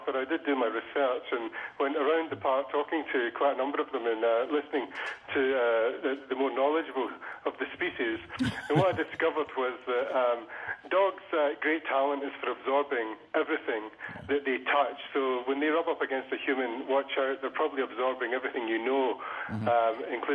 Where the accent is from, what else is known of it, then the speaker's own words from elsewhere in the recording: Scotland, United Kingdom; when I was growing up in Scotland